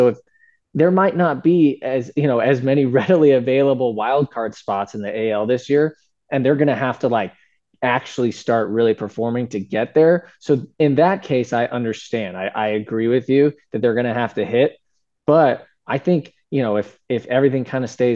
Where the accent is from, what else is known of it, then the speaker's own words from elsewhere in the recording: San Diego, California, United States; First of all, yeah, I grew up in San Diego as well.